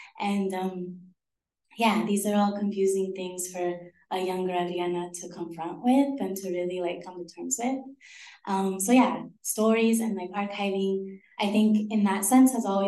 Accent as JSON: {"language": "English", "country": "Trinidad & Tobago", "tie": "born or raised there", "lives_now": "Pittsburgh, United States", "said": "growing up as a Trinidadian, I did not see a lot of queer culture represented"}